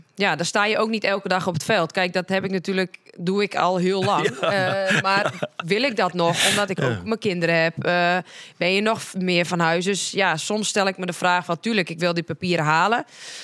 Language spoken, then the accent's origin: Dutch; Friesland, Netherlands; Zo zijn wij, hè, als Friesen.